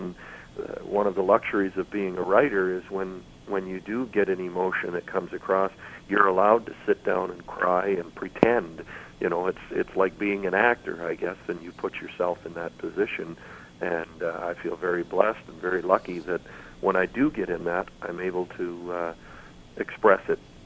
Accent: Canada; being a Canadian boy, it's a little disappointing that you spend quite that much time down in the States

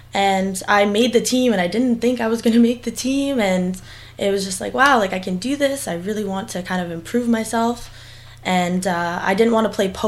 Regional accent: Kemptville, Ontario, Canada; So I grew up in Kempville, Ontario, which is pretty close to Ottawa.

